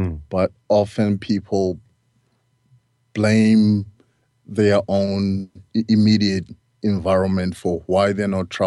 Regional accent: South Africa; But I say that, look, I came from South Africa.

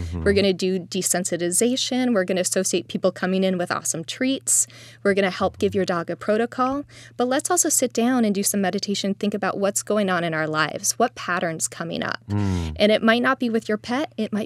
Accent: Brazil; also born or lived in United States; I was born in the States, grew up in Brazil. My mom's from Oklahoma, and my dad's Brazilian.

